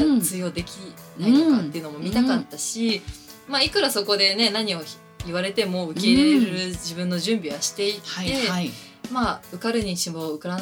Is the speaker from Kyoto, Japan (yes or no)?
no; Ageo, Saitama, Japan; まあ実家に埼玉なんですけど、埼玉の上尾市出身なんですけども、